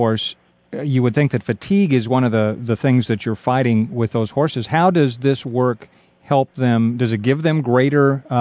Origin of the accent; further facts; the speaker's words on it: Wichita, Kansas, United States; And I said, well, I grew up in Wichita, Kansas.